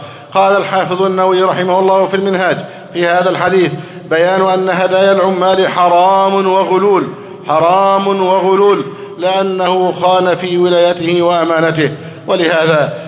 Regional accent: Egypt; اللهم احفظ بلدنا مصر أمنا أمانا

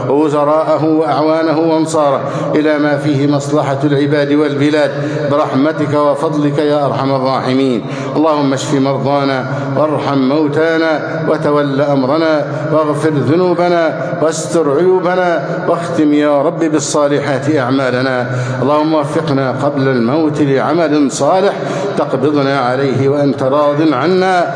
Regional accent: Egypt

